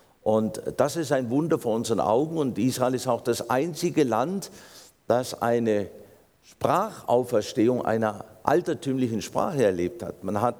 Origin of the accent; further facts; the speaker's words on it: Baden-Württemberg, Germany; ich komme ja als Schwabe jetzt aus dem Badischen